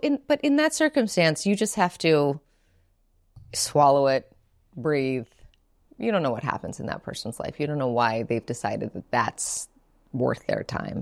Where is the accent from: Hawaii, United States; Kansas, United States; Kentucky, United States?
Hawaii, United States; And I grew up on Big Island.